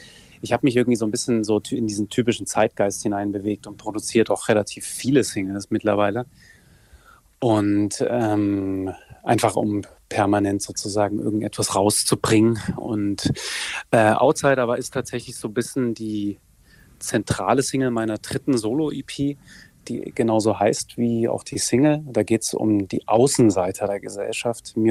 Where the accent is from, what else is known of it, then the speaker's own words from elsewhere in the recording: Saxony, Germany; Da geht es um eine musikalische Spurensuche in meinem Heimatland Sachsen